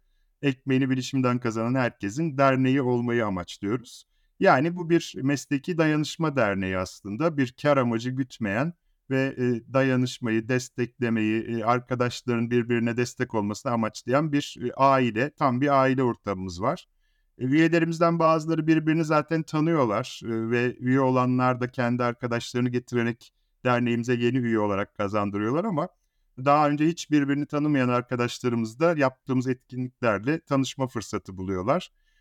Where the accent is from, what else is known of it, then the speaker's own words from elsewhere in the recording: Nazilli, Aydın, Turkey; Ben 1975 doğumluyum, bilgisayar mühendisiyim. Çocukluğum ve gençliğim Ege bölgesinde geçti. İlk ve orta öğrenimimi Nazilli'de tamamladım.